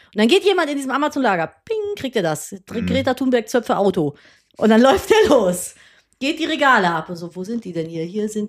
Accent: Cologne, North Rhine-Westphalia, Germany; ich bin in Köln zur Schule gegangen.

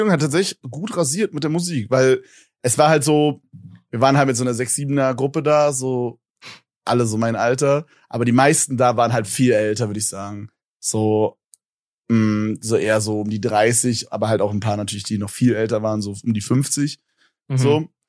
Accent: Berlin, Germany; Ich komme so aus Berlin, wo so, keine Ahnung, wo da irgendwelche Tillys gepoppt werden von irgendwelchen Rappern.

